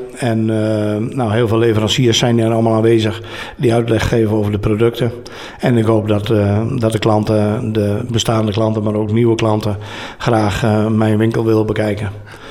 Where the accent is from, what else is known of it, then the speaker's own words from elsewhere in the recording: Drenthe, Netherlands; Ik ben een Drent, dat spreekt me ook aan. Ik ben in hart en nieren een Drent, dus prachtig.